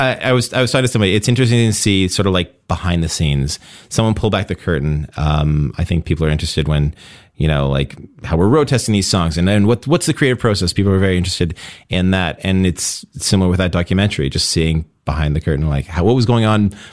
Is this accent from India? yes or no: no; Alberta, Canada; now in Toronto, Canada; Yes, I live there now. I was born and raised in Alberta. But I've been in Toronto for like probably 15 years now. So it's... I can say I live in Toronto.